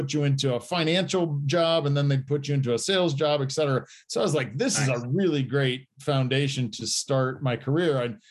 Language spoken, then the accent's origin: English; Indiana, United States; now in Colorado, United States; I grew up in Indiana, and we pipes would freeze in Indiana.